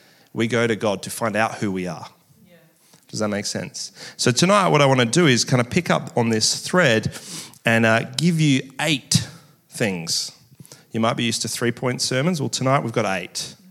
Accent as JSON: {"language": "English", "country": "Australia", "tie": "born or raised there", "said": "What we are told growing up in Australia, the way that our culture has moved, is that we actually are told we define ourselves."}